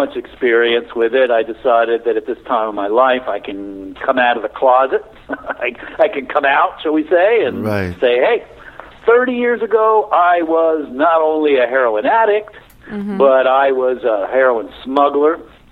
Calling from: Ocala, Florida, United States; I'm calling you from sunny Ocala, Florida at the moment.

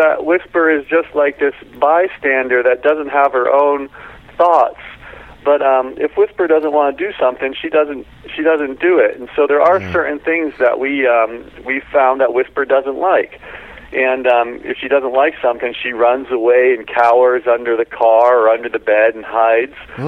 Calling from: Yosemite, California, United States; Calling you from home, Yosemite, California.

